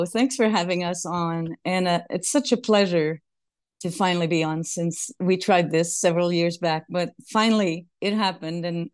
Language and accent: English; Quebec City, Quebec, Canada; When French Canadian, always is a French Canadian.